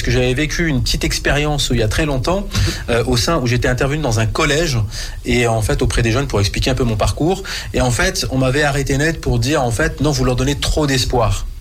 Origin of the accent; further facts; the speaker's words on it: France; Quel est le rôle qu'on a à jouer dans le lien en tant que Français, franco-maghrébin?